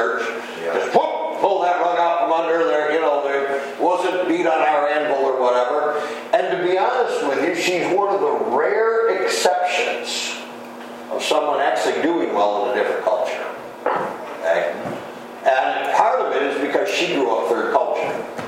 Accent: Little Valley, New York, United States; also born or lived in Salamanca; I was born in Salamanca, but we lived in Little Valley for quite a while until I was like 5 or 6 years old.

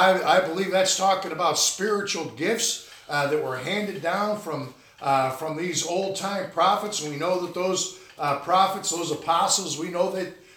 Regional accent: New York, United States; I'm from Western New York, by the way.

